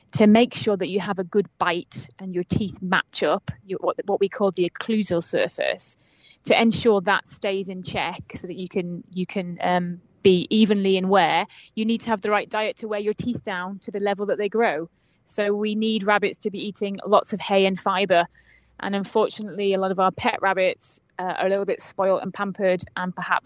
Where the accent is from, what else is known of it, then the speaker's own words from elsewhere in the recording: Yorkshire and the Humber, United Kingdom; I come from Yorkshire in the north of England, and surrounded by farmland and lots of animals